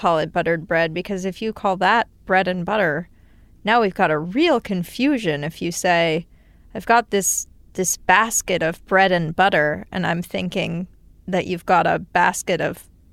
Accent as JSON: {"language": "English", "town": "Los Angeles", "region": "California", "country": "United States", "tie": "born or raised there", "said": "Los Angeles."}